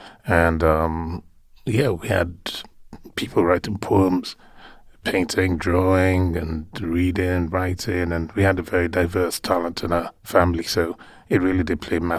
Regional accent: Lagos, Nigeria; I grew up in Lagos mostly, but my family is sort of huge. I come from a very large family, so we travel a lot. We move around a lot, so yeah. But I did grow up in Lagos mostly

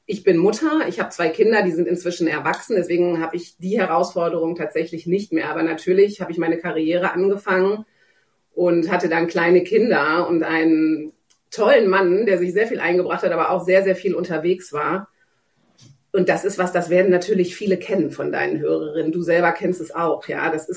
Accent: Germany; also born or lived in Cyprus; Ich bin Zypriotin, ich bin Deutsche.

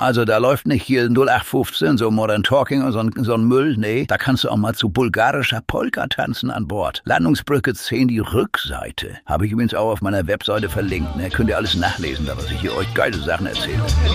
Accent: Hamburg, Germany; gibt's dann was über Hamburg-St. Pauli. Ich fange erstmal mit meiner Heimat an.

